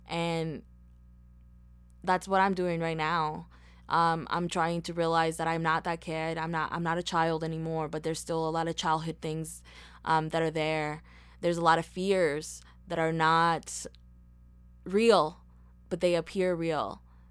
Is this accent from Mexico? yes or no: yes; Mexico; They know that I'm from Mexico, but they don't know the reality of, like, what I've had